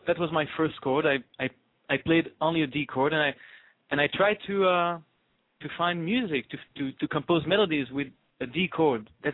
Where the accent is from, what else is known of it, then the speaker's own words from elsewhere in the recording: Brussels, Brussels-Capital Region, Belgium; English is a second language; I grew up in Brussels. Brussels is it's geographically it's in the Flemish part of Belgium, but most of the population mm-hmm. 80% are French speakers. So I speak French. I didn't have a chance to practice my Dutch.